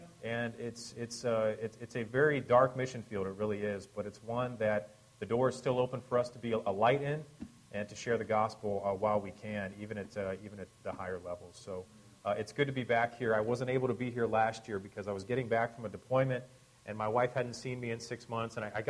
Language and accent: English; Pensacola, Florida, United States; now in California, United States; I grew up in Pensacola, Florida. My dad taught at Pensacola Christian College for 20, 25 years.